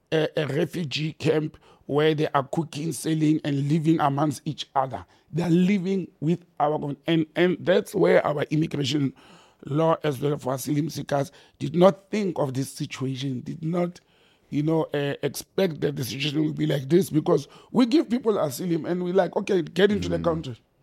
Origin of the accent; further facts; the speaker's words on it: Randfontein, Gauteng, South Africa; I grew up almost like in Randfontein.